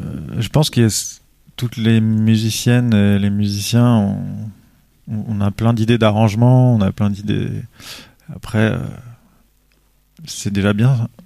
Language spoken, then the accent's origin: French; Auvergne-Rhône-Alpes, France; parce que je viens de Haute-Savoie.